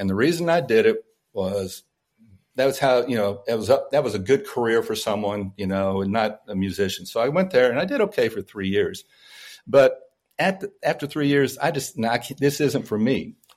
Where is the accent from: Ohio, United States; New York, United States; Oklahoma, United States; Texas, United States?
Texas, United States; Midland; So Randall was originally from Abilene and I was from Midland. So we started talking and he said, well, what's an old Texas boy like you doing out here?